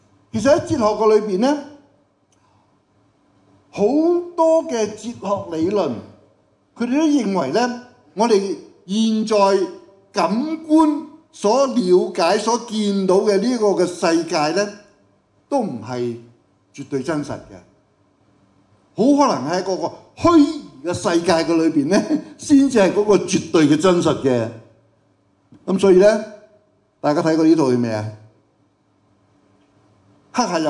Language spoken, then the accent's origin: Cantonese; Hong Kong; 咁今日我哋香港人最平均最長命嘅係幾多歲啊？